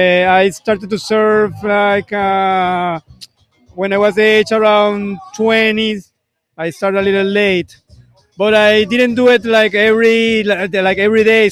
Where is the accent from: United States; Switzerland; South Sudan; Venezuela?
Venezuela; Caracas, Capital District; I'm original from Caracas, Venezuela, and we got a excellent place to surf